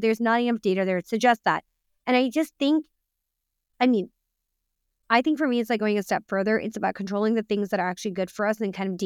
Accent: Pakistan; I'm Pakistani and I'm from the north of Pakistan where we tend to consume a lot of meat. We like, we come from a big barbecue culture.

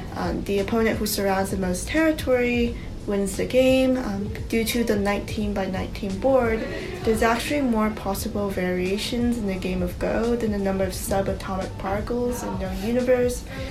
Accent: Ann Arbor, Michigan, United States; I had to return to the United States, and my hometown, Ann Arbor, Michigan, is no like Go hub

